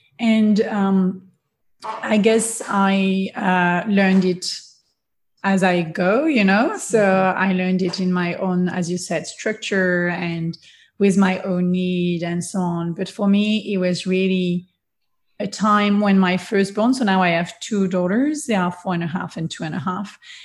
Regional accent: France; English is a second language; now in Australia; We live in Australia, and as you can hear with my accent, we're French.

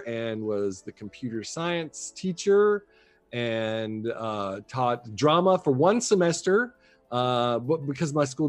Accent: Alabama, United States; So I have basically lived in Alabama since the 4th grade. So I consider Alabama to be my home state.

